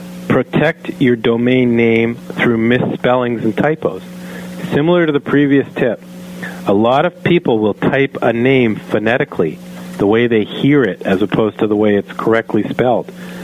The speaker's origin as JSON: {"language": "English", "country": "Canada", "said": "I am a Canadian, and .ca, you know, a lot of North American businesses"}